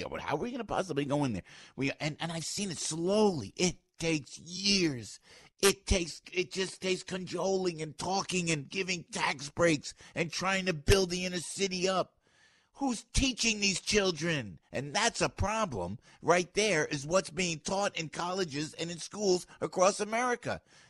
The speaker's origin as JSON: {"language": "English", "region": "New Jersey", "country": "United States", "tie": "born or raised there", "said": "a shout out to Camden, New Jersey, in my home state."}